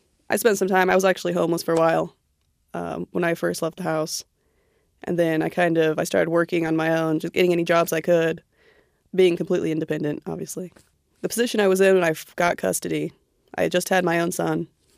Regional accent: Kentucky, United States; also born or lived in Indiana / California; I was born in Indiana. I spent some time after Indiana. My parents moved to California, and then from California, we found ourselves in Kentucky.

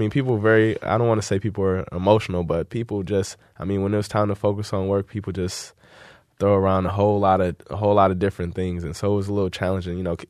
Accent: Inkster, Michigan, United States; Inkster City, that's just my hometown. You know, I'm a lifelong resident of the city. I grew up just knowing everyone

